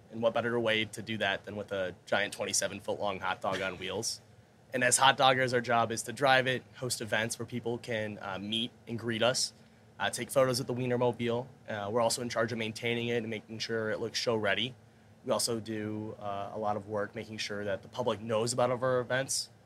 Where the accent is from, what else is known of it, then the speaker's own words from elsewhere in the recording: Detroit, Michigan, United States; I'm originally from Metro Detroit, Michigan.